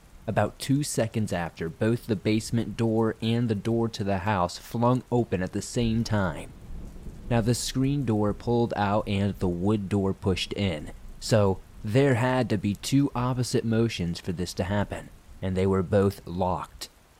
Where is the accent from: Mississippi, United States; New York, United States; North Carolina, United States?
Mississippi, United States; I'm from North Mississippi.